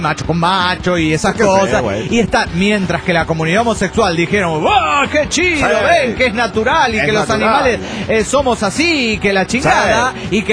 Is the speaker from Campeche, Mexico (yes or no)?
no; Chetumal, Quintana Roo, Mexico; de Chatumá, Quintana Roo, México.